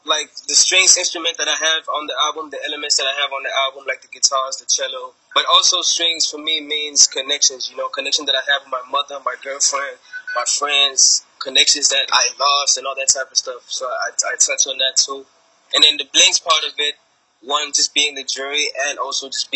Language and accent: English; South Africa; because as a South African, I didn't even expect my music to go that far.